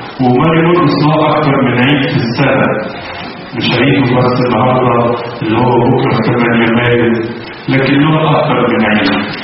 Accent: Egypt

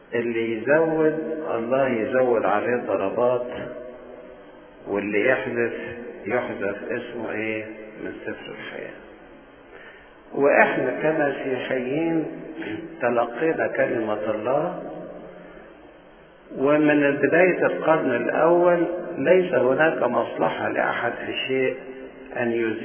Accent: Egypt; لأننا احنا بنطلبها كحكومة مصرية أو كمصريين لأن ده هو تراث مصر قديم

